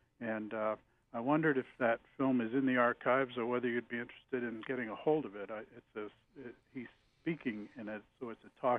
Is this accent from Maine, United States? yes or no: yes; Bethel, Maine, United States; I grew up in Bethel and witnessed the Androscoggin as a child, as a dirty river